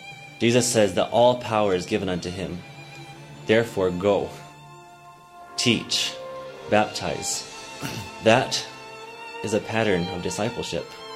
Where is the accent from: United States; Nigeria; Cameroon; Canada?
Cameroon; born there; I was born there in Cameroon in 1992. My parents have been missionaries there since 91.